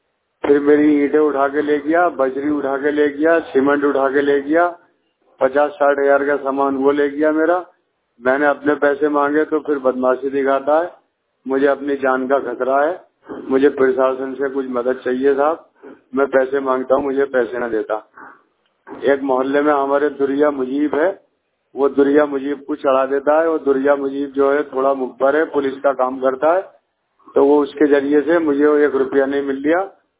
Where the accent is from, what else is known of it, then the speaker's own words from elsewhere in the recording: Sambhal, Uttar Pradesh, India; मैं यूपी जिला संभल का रहने वाला हूँ। हयात नगर थाना पड़ता है मेरा, मोहल्ला बूढ़ा।